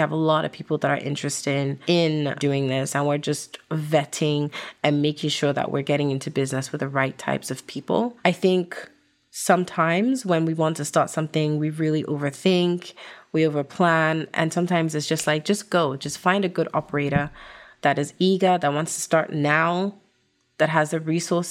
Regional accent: London, United Kingdom; So we're going to London with our family. That's where I was actually raised. I was born in London, even though my accent does not sound like it.

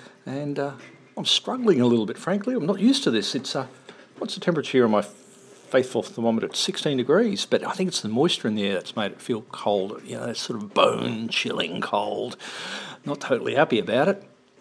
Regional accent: Toowoomba, Queensland, Australia; I remember when I was growing up in Toowoomba, which does get bloody cold

